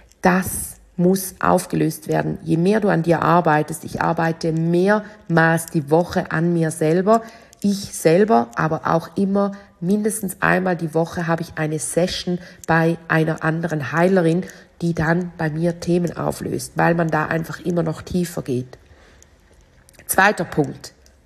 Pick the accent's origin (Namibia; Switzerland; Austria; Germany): Switzerland; Das ist das Gleiche mit bei uns in der Schweiz, ist man ja ab 100.000 mehrwertsteuerpflichtig.